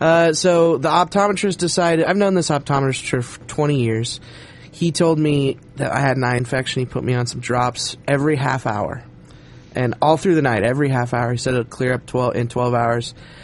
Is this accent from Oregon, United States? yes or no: yes; Roseburg, Oregon, United States; I went down to my hometown in Roseburg last Sunday